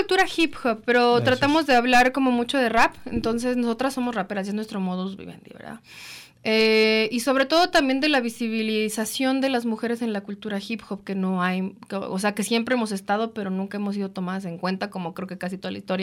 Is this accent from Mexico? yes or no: yes; Puebla, Mexico; now in New York, United States; No, yo soy de Puebla. Pero vivo en Nueva York hace 6 años, entonces soy migrante también.